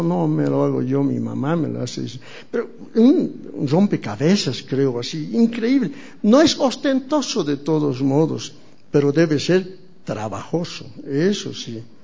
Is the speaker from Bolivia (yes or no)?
yes; Tarija, Bolivia; now in La Paz, Bolivia; Yo soy tarijeño y era macho chapaco, me acuerdo. De chicos nos íbamos al río